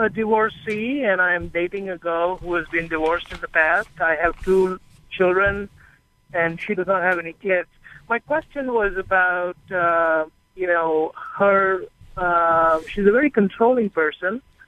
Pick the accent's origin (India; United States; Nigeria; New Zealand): India; I am originally from India.